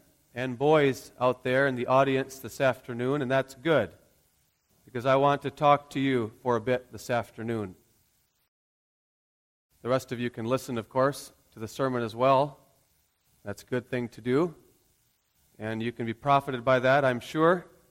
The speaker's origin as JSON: {"language": "English", "town": "Grand Rapids", "region": "Michigan", "country": "United States", "tie": "born or raised there", "said": "I grew up in Southeast Protestant Reformed Church in Grand Rapids, Michigan."}